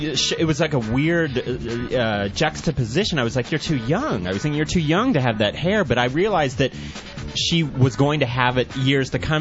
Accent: Texas, United States; Right, I'm from Texas originally.

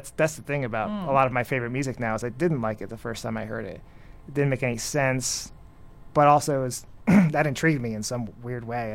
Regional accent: New Jersey, United States; I was growing up in North Jersey, actually, from second grade to end of seventh grade, I was in North Jersey, and this is in the 80s

